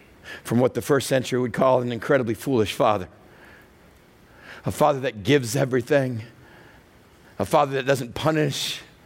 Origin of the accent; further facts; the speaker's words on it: Texas, United States; And I grew up in West Texas.